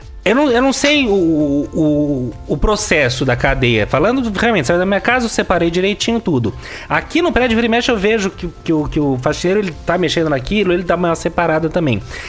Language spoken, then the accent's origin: Portuguese; São Paulo, Brazil; Não sei, a gente é de São Paulo, né?